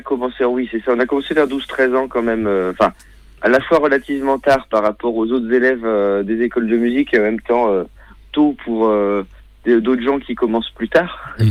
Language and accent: French; Saint-Nazaire, Pays de la Loire, France; Nous, on a grandi à Saint-Nazaire en Loire-Atlantique, là à côté de Nantes